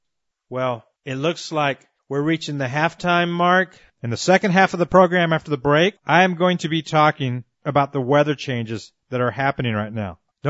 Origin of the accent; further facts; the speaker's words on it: Texas, United States; also born or lived in Colorado; I grew up in Texas in the earlier years of my life, and I remember how uncomfortable it was to be in an area full of high humidity.